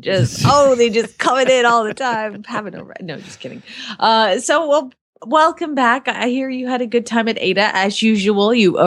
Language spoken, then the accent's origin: English; Phoenix, Arizona, United States; from Phoenix, Arizona